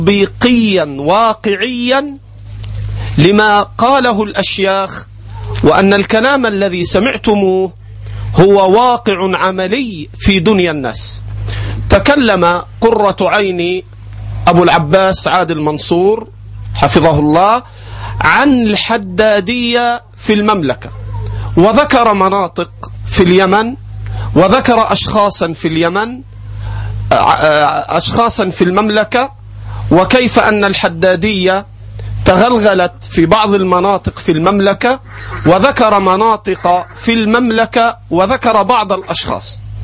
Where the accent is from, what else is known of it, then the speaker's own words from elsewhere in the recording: Egypt; عندنا في مصر مدرسة يكبرها ويرأسها رأس من رؤوس الحدادية في مصر،